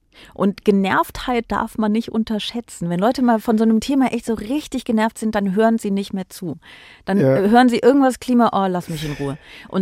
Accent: Aachen, North Rhine-Westphalia, Germany; also born or lived in Netherlands; Ich komme aus Aachen, ja. Ich habe aber auf niederländischer Seite gewohnt.

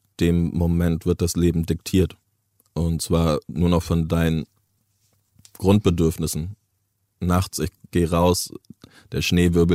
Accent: Bavaria, Germany; moved away; Ich bin in Bayern groß geworden und dann sind wir in den Norden gezogen.

